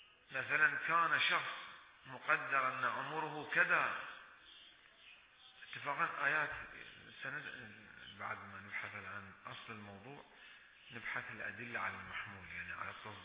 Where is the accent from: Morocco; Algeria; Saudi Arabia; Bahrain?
Bahrain; كل آثار السرطان ما موجودة في العام الماضي عندنا في البحرين